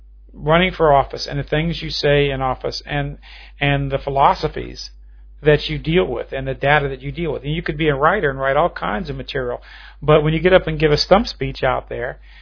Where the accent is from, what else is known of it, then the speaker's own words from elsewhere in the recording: New Orleans, Louisiana, United States; You know, I come from the city of New Orleans. I grew up in New Orleans. It's a very highly Catholic percentage of the white population.